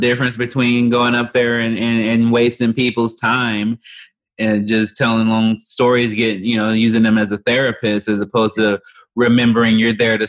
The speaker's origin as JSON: {"language": "English", "town": "Chicago", "region": "Illinois", "country": "United States", "tie": "born or raised there", "said": "me growing up in Chicago and being a Midwesterner, that thing that wasn't really foreign to me."}